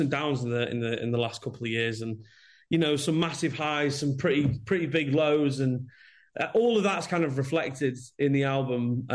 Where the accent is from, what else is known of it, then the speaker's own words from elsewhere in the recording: Scotland, United Kingdom; born there; I'll be honest, I was born in Scotland. It's way too hot in LA for me.